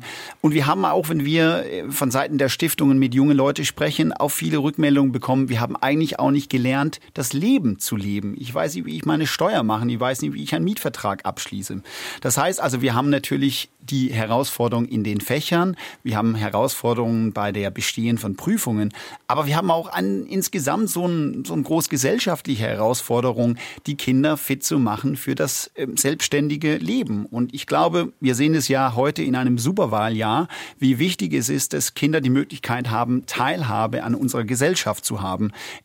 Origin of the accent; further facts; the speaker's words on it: Denmark; now in Germany; Ich komme aus Dänemark und da lernt man 10 Jahre gemeinsam in der Schule.